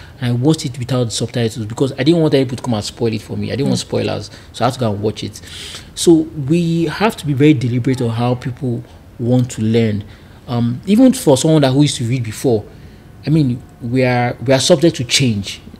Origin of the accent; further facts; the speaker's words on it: Isoko South, Delta, Nigeria; I'm from Delta State in Nigeria here, Isoko South, but I know more Japanese than even my own language, or even Yoruba, or even Igbo, even outside. I learned Igbo and Yoruba in school also.